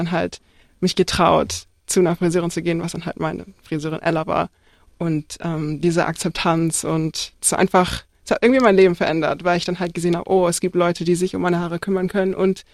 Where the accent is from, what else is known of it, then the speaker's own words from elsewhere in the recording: Hamburg, Germany; als ich aufgewachsen bin in Hamburg